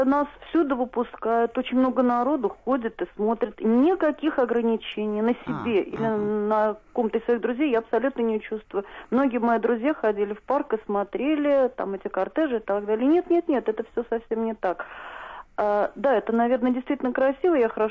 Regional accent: Saint Petersburg, Russia; Я не просто петербурженка, я живу в Петергофе.

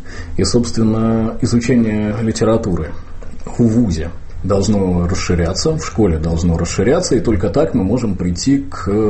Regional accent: Sestroretsk, Saint Petersburg, Russia; я преподавал в самой обычной петербургской школе, в пригороде, где я вырос, в Сестрорецке.

